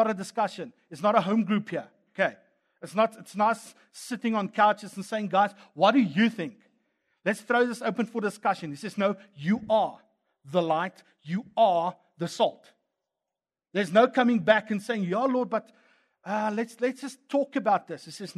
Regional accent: South Africa; accent: Afrikaans; See my Afrikaans accent, call that word completely out.

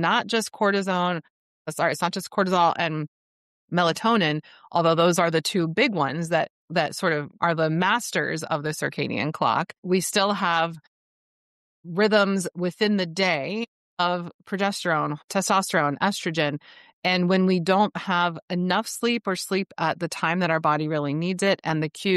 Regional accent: Columbus, Ohio, United States; also born or lived in Washington DC; I got depression in the winter because I grew up in Columbus, Ohio.

